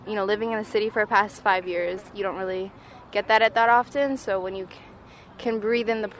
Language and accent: English; Teaneck, New Jersey, United States; now in Newark, United States; I'm from Teaneck. I currently live in Newark.